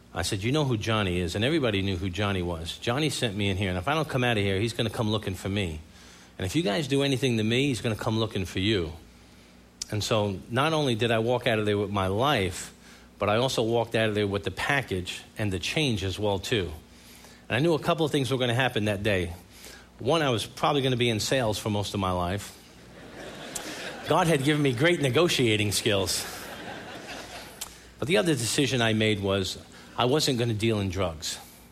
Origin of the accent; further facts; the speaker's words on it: New York City, New York, United States; Listen, you can make me feel really welcome because I am from New York City.